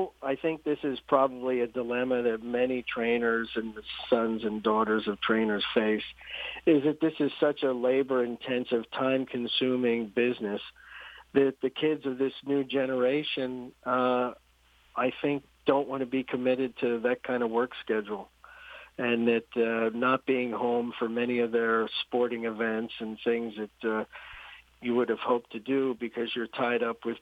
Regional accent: New Jersey, United States; I grew up in Jersey

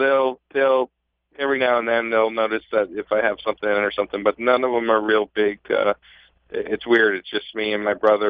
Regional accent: Bowie, Maryland, United States; Just kind of growing up in Bowie with the track so close to us there when they were still running.

